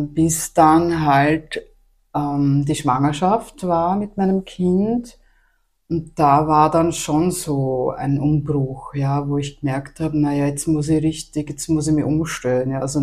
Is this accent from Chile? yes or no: no; Galbrunn, Lower Austria, Austria; Also ich bin am Land aufgewachsen. Ich komme aus Galbrunn, aus dem Bezirk Bruck an der Leitha.